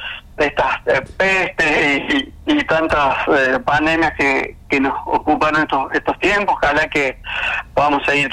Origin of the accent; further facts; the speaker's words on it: Córdoba, Argentina; born there; Yo soy hincha de Talleres de Córdoba, del barrio, porque soy nacido a pocas cuadras de la cancha.